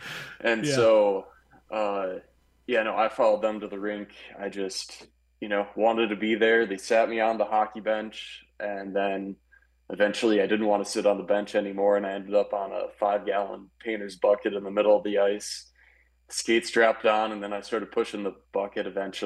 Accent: Glen Ellyn, Illinois, United States; Oh, yeah, growing up in Glen Ellen. Yes, born and raised, great town. Went to Ben Franklin, Hadley, and Lombard West.

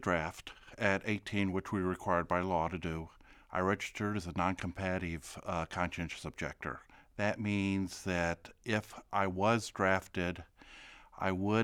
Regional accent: Decatur, Illinois, United States; now in St. Joseph, United States; I'm 61 years old. I grew up in Decatur. I currently live in St. Joseph, Illinois.

